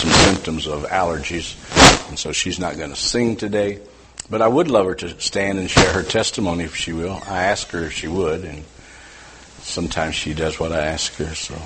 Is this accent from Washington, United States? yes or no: no; West Virginia, United States; born there; I was born in West Virginia, And in West Virginia, you can marry at 7.